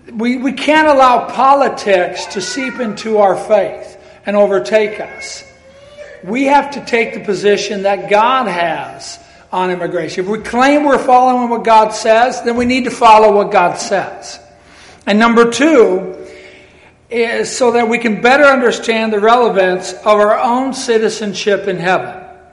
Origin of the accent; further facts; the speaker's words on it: Iowa, United States; which is my other half. I'm mostly German. I'm from Iowa.